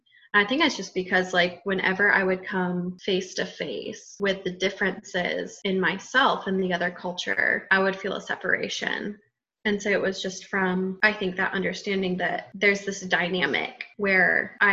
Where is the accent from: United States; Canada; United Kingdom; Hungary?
Hungary; also born or lived in Romania; So when I was growing up in Romania and Hungary, mostly Hungary is where a lot of my formational memories are